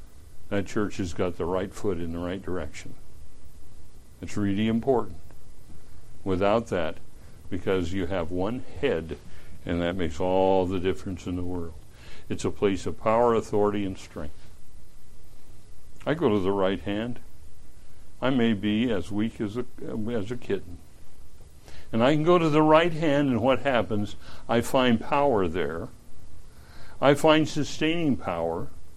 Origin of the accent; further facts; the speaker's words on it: Washington, United States; I'm from Eastern Washington, sort of. I understand how snakes like hot rocks.